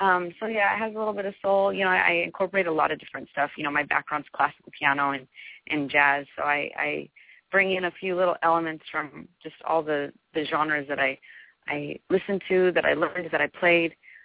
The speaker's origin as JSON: {"language": "English", "town": "Roswell", "region": "New Mexico", "country": "United States", "tie": "born or raised there", "also_born_or_lived": "Hobbs", "said": "Well, I was born in New Mexico, a little town called Hobbs. And I grew up in Roswell. About 40,000 people."}